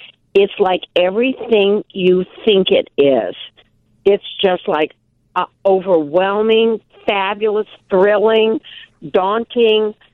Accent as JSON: {"language": "English", "town": "Milwaukee", "region": "Wisconsin", "country": "United States", "said": "But we're from Milwaukee."}